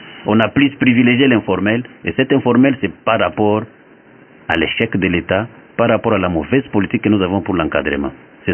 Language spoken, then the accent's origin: French; Kabinda, Lomami, DR Congo; now in Kinshasa, DR Congo; Et je ne vais pas parler de chez moi à Kabinda.